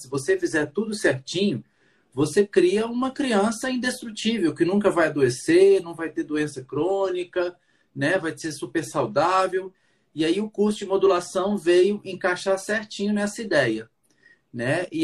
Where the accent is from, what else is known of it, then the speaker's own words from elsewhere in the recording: Brasília, Federal District, Brazil; Então, eu sou de Brasília mesmo, nascido e criado aqui em Brasília.